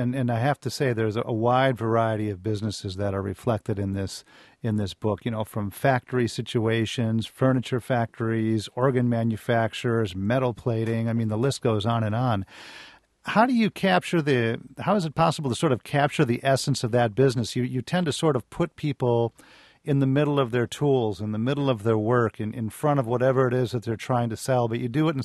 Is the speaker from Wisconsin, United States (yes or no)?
yes; La Crosse, Wisconsin, United States; I'm from Wisconsin, and I'm specifically from La Crosse